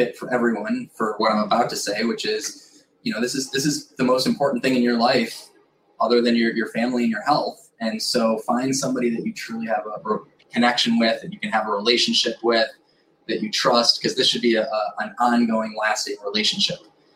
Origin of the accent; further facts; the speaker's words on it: Chicago, Illinois, United States; also born or lived in Boston; now in Naples, United States; I grew up in Chicago. My dad passed away, so I actually started working in Naples in the summers in high school